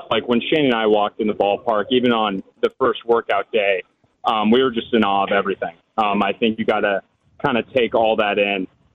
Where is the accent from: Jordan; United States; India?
United States; Massachusetts; So I grew up in the Massachusetts area. I went to BC High, Boston College High School